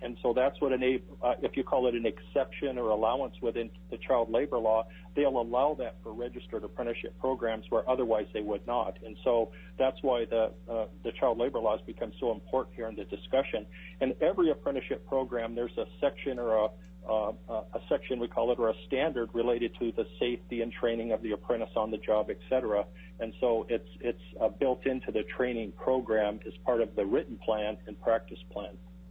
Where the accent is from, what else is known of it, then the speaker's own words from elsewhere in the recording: Alaska, United States; born there; I was born in Alaska, so this is my state